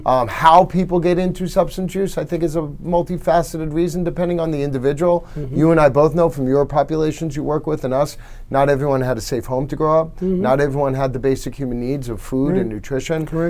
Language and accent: English; Bellmore, New York, United States; I'm a proud Islander. I'm raised here. I live here. I was raised in Belmore, live in Northport, you know. So I'm an Islander through and through.